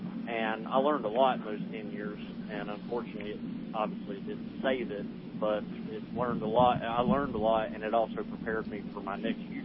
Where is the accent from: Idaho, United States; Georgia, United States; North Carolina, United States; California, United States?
North Carolina, United States; now in Mississippi, United States; Oh, yeah. I'm born and raised in North Carolina.